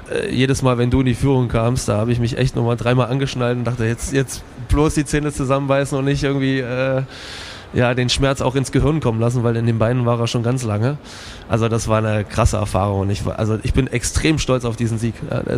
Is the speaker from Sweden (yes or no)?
no; Netherlands; sind wir da bei uns in Holland einfach mal 20 Kilometer zum nächsten Camping gefahren